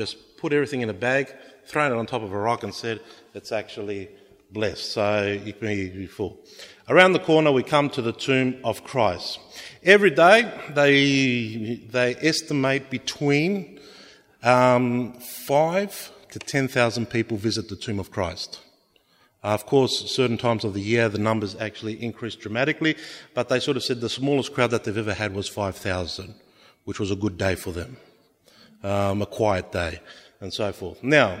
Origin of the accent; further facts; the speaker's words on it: Australia; I said, sorry, you know, I'm from Australia, so I could excuse myself.